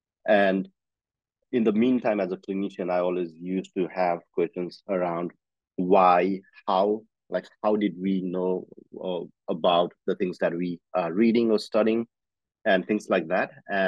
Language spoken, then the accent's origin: English; Nepal; also born or lived in India; I am originally from Nepal. And I studied physiotherapy in India.